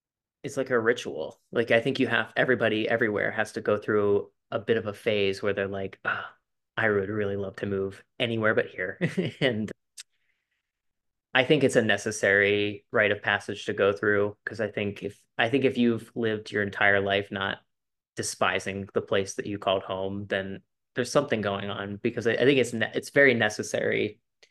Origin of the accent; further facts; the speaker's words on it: Ohio, United States; Ohio's the place that I'm from. It's the place that's made me